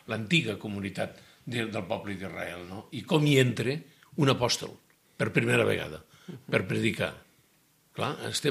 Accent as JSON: {"language": "Catalan", "town": "Tírvia", "region": "Catalonia", "country": "Spain", "tie": "born or raised there", "said": "Jo sóc fill de Tírvia i, per tant, recordo molt bé aquella experiència"}